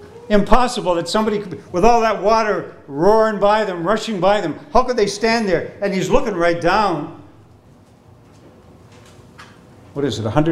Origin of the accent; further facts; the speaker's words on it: Canada; And I grew up in Canada, but they still talk about it there too.